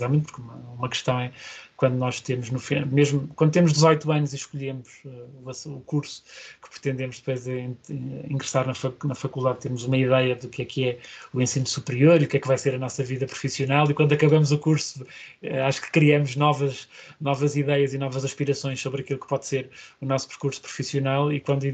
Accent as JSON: {"language": "Portuguese", "region": "Lisbon", "country": "Portugal", "tie": "born or raised there", "said": "eu nasci em Lisboa, portanto faço parte daquelas pessoas que nunca pode dizer que vai à terra, não é? Porque a minha terra é em Lisboa. E sou uma pessoa claramente que gosta da cidade, sou mais citadino"}